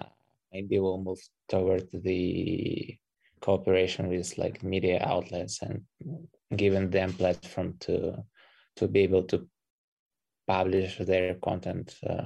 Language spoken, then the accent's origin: English; Belarus; also born or lived in Ukraine; Actually, originally I'm from Belarus, so all the problems started back in 2020 there after the robbed president elections.